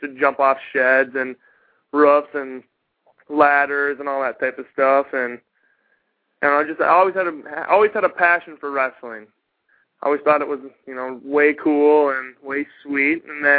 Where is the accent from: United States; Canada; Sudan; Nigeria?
United States; Minnesota; Yeah, dude, I'm from Minnesota originally, so it's fucking terribly cold there.